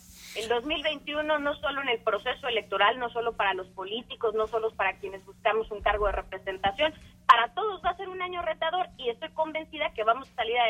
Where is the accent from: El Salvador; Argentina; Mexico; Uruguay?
Mexico; lo único que sabemos hacer como mexicanos es salir adelante